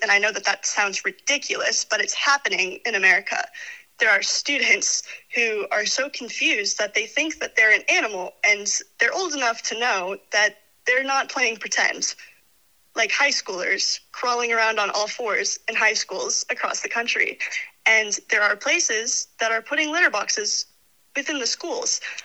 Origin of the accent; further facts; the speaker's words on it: Wyoming, United States; Well, I'm from Wyoming. I care about Wyoming. It's deeply ingrained in me.